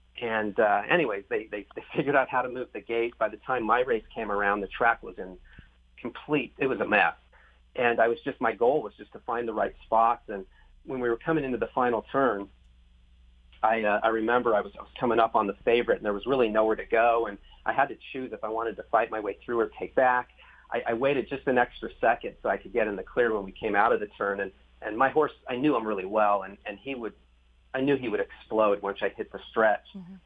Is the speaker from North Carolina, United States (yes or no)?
no; California, United States; ended up winning that race on a California bred named Campout, which is kind of funny, being that I was from California.